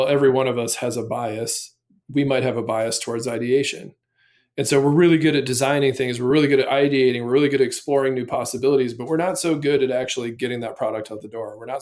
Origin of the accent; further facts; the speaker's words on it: Midwest, United States; I grew up in the Midwest. I'm a big old softie.